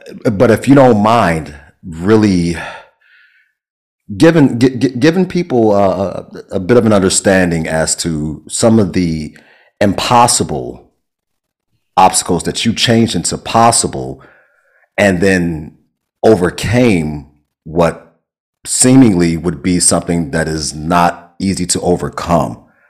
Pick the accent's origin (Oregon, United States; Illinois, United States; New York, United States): Illinois, United States; Chicago; Yeah, I'm a Chicagoan, so I right. curse y'all.